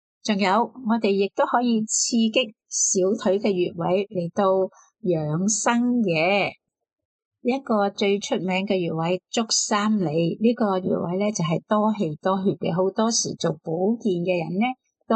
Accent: China; 我哋中国人

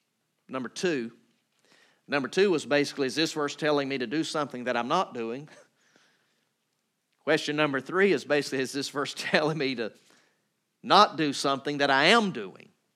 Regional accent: Valdosta, Georgia, United States; I'm from Valdosta. That's where I'd lived basically all my life up to that point. That's where I was going to college.

